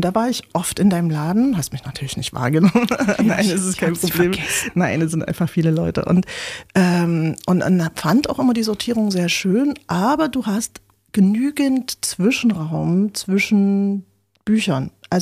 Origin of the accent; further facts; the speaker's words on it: Leipzig, Saxony, Germany; Also ich bin hier in Leipzig groß geworden, also DDR-Zeit.